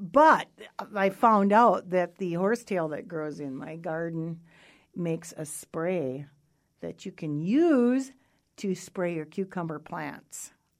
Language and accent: English; North Dakota, United States; and I come from Mandan Indian country